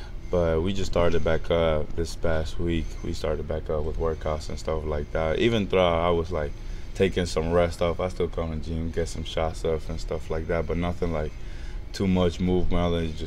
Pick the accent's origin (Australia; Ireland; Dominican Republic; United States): Dominican Republic; I come from the Dominican Republic, so, you know, it's a little bit rough out there.